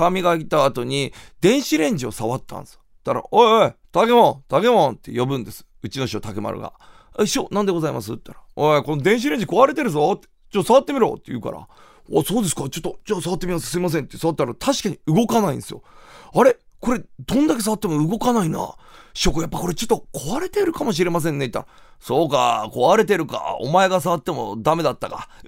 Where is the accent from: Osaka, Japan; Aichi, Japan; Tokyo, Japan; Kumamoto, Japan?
Kumamoto, Japan; 熊本県出身でございます。